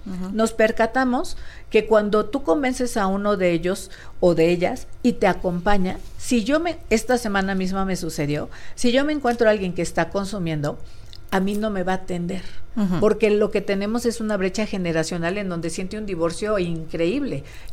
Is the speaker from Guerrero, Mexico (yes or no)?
yes; Guerrero, Mexico; soy de Guerrero.